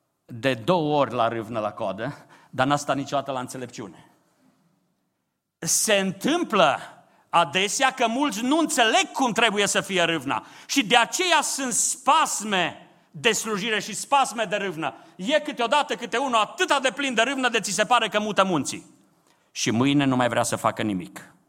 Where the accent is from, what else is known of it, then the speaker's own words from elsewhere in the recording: Romania; pentru noi ca români